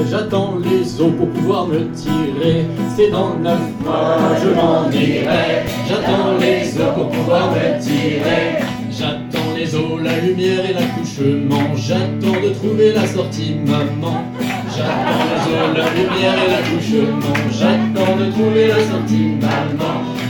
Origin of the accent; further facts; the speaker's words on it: Rennes, Brittany, France; Je viens de Rennes et à Rennes, c'était un peu la guerre civile. Et à Rennes, on dit un cliff.